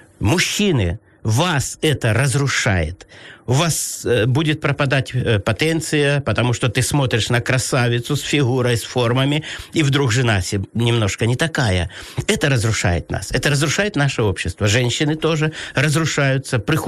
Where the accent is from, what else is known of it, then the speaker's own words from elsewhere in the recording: Pervomaisk, Luhansk Oblast, Ukraine; moved away; мы уехали в 2002 году из Первомайска, с Луганской области.